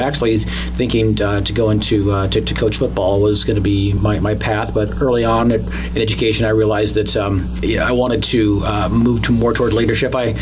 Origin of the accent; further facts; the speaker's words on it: Corvallis, Oregon, United States; That's where my entire family have grown up, born and raised in Corvallis.